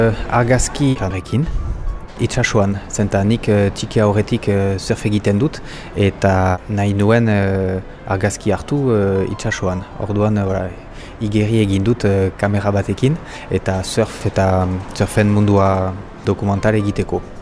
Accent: Boucau, Nouvelle-Aquitaine, France; 42 urte ditut eta Bokalekoa naiz, Baionan ondoan.

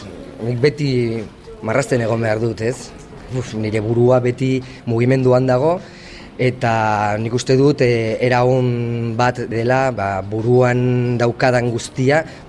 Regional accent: Pamplona, Navarre, Spain; Iruñakoa naiz

